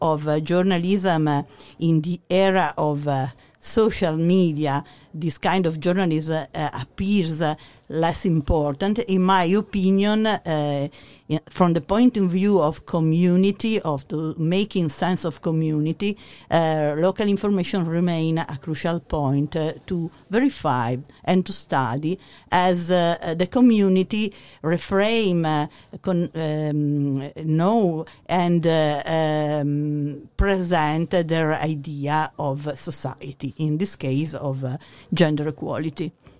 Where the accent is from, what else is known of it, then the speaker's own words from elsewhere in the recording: Turin, Piedmont, Italy; I come from Torino. I teach at the University of Torino.